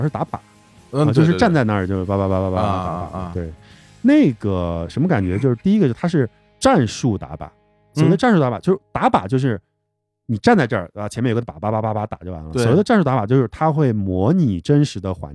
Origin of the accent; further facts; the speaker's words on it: China; 我只能用英文说，我来自中国